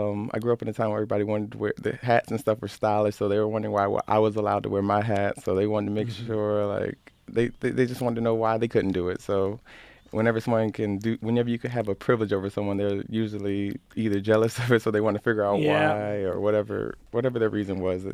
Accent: Rochester, New York, United States; I grew up right here in the city of Rochester. I grew up with my mother and father in the city.

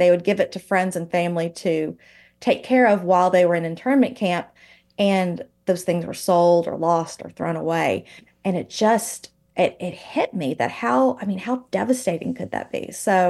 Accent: Texas, United States; But it's like there's a force field or something around the state of Texas that does not allow me to leave.

